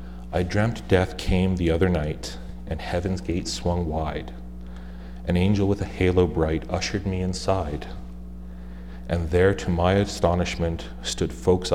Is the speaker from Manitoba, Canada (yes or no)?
no; Windsor, Ontario, Canada; I grew up in Windsor, Ontario, born and raised there. Now, Essex County is flat.